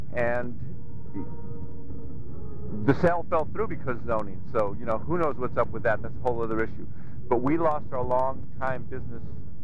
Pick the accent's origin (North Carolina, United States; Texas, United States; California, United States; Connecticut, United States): California, United States; Santa Cruz; Now, I happen to be a lifelong resident here. I was born in Santa Cruz.